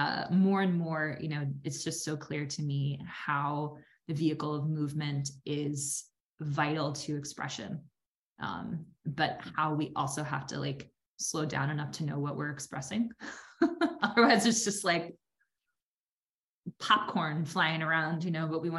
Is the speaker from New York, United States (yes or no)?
yes; New York, United States; I am I'm from New York, and I currently live in New York City. I lived in different places in the country also